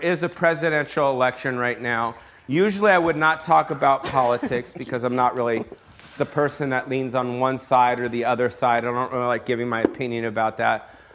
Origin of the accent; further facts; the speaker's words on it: Beverly Hills, California, United States; So those are some of the growing up in Beverly Hills and kind of seeing that.